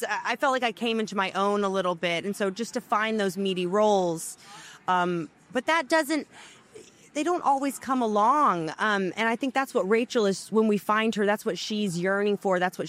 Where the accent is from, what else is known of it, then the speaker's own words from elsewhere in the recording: United States; I mean, I am an American actress, you know, like, of course there are similarities